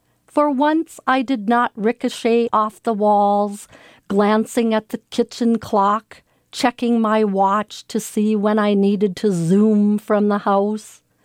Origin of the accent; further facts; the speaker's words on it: Brainerd, Minnesota, United States; I'm from Brainerd, Minnesota